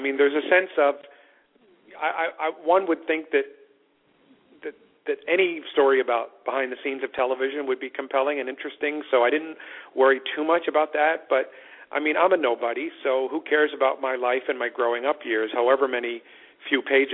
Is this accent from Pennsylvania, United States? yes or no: yes; Philadelphia, Pennsylvania, United States; I still felt like I was pumping gas growing up in Philadelphia, or the kid, you know, in the basement of my Northeast Philadelphia row home just staring at TV wondering how it gets made